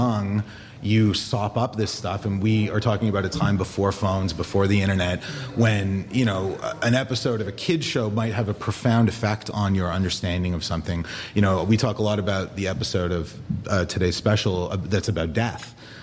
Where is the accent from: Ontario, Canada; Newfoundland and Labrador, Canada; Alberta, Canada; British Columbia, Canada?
Ontario, Canada; Toronto; I grew up in Toronto